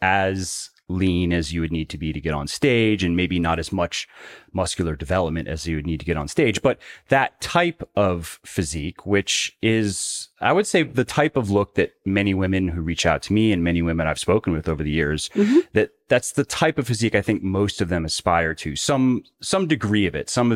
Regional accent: Florida, United States; I grew up in Florida, and I never got used to it.

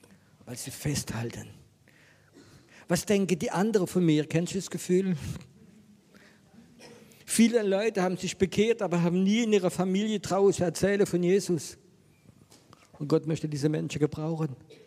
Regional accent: France; Ich bin Franzose

